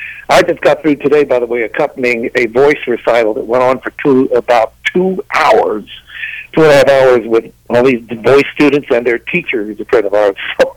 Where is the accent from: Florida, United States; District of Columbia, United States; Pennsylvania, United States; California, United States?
District of Columbia, United States; Washington; also born or lived in New York City; I was born in New York City of Southern parents, I might add, and grew up in the Washington, D.C. area.